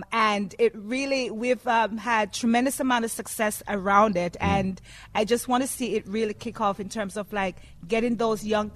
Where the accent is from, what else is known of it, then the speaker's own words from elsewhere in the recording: New York, United States; also born or lived in Jamaica; now in Newark, United States; I am Jamaican. And I'm actually from New York.